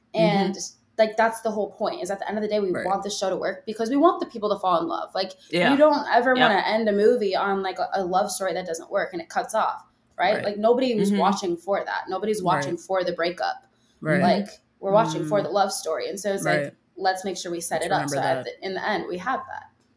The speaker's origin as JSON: {"language": "English", "region": "Minnesota", "country": "United States", "said": "And so, you know, I'm from Minnesota."}